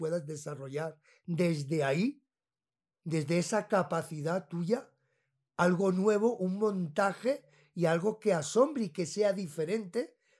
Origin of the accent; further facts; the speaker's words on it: Madrid, Community of Madrid, Spain; now in Bogotá, Colombia; soy español, soy de Madrid, llevo un año y medio en Bogotá.